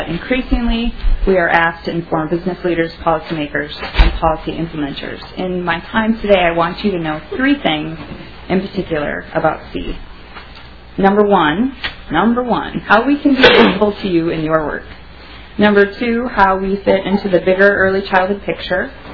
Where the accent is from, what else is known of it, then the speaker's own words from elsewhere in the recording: Duluth, Minnesota, United States; now in St. Louis Park, United States; I was born and raised in Duluth and currently live in St. Louis Park. I'm a hardcore Minnesotan.